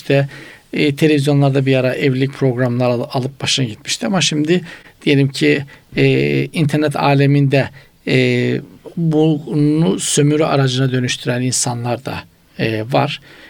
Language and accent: Turkish; Black Sea Region, Turkey; Bizim Karadeniz eskiden çok yaygındı hocam.